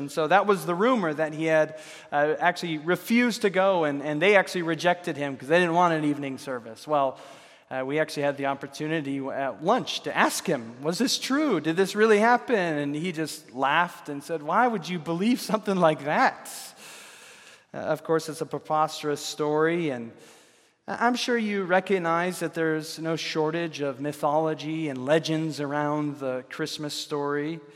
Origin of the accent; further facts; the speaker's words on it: Lewiston, United States; also born or lived in Texas; In my hometown of Lewiston, we would hear stories about famous people moving into the area